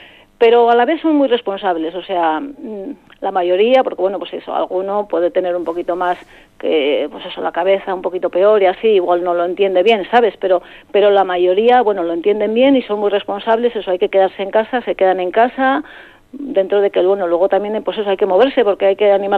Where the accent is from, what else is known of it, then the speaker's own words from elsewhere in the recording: San Román, Basque Country, Spain; Yo conocía a los pueblos más cercanos porque yo soy de San Román.